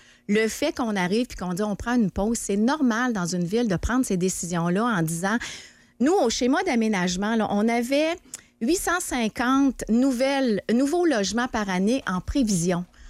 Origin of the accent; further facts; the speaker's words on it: Lévis, Quebec, Canada; Je suis née à Saint-Nicolas, qui est Lévis.